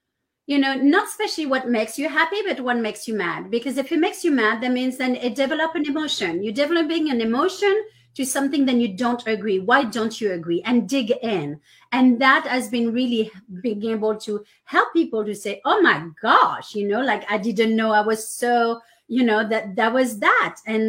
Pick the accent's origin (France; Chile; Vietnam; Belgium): France; English is a second language; now in United States; So one of I am from France originally, so I am both French and American, right?